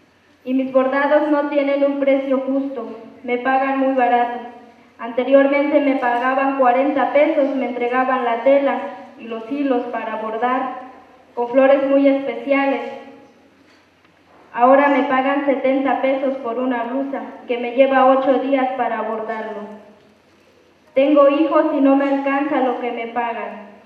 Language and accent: Spanish; Aguacatenango, Chiapas, Mexico; Vengo de la comunidad de Aguacatenango, municipio de Venustiano Carranza.